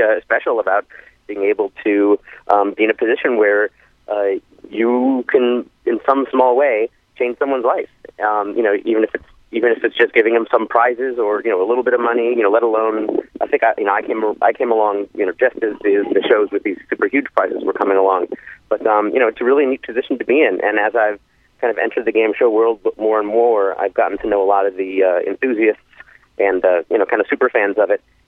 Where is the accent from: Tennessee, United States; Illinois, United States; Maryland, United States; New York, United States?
Illinois, United States; Chicago; Growing up in Chicago, you're not really aware.